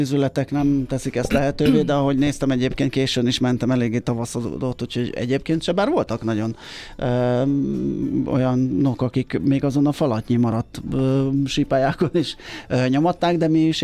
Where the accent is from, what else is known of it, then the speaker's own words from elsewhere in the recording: Hungary; levette, hogy mi magyarok vagyunk